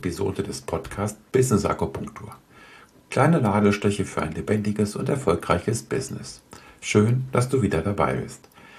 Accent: Göttingen, Lower Saxony, Germany; in meiner Heimat Göttingen ansässig ist, verfolge ich natürlich auch die Entwicklung sehr aufmerksam.

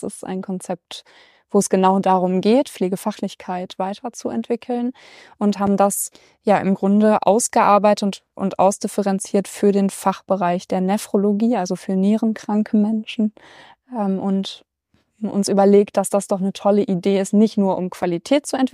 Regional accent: Warburg, North Rhine-Westphalia, Germany; Also ich komme noch aus NRW, aber eben schon auch eine ordentliche Fahrstrecke und bin aufgewachsen eigentlich richtig in Warburg an der hessischen Grenze und komme aus einer Pfarrfamilie. Also beide meine Elternteile sind Pfarrer.

